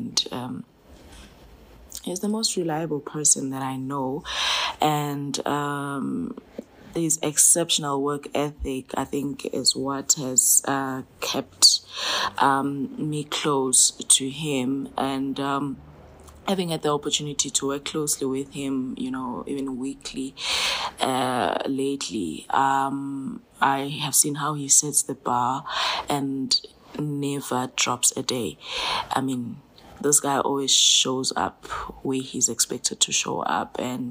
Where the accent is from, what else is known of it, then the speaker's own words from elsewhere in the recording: Eswatini; the long silent drives to Eswatini when he discovered that I was from Eswatini, and our friendship grew.